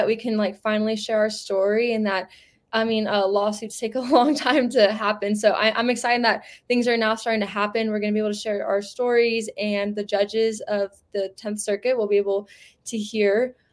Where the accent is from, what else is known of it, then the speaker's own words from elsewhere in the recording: Colorado, United States; I am from Colorado